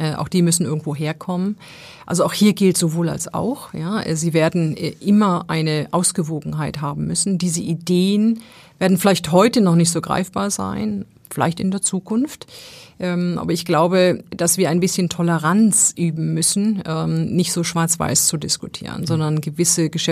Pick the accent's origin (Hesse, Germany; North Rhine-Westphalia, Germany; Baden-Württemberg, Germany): North Rhine-Westphalia, Germany; Essen; Ich komme aus Essen, ja, genau, ganz genau.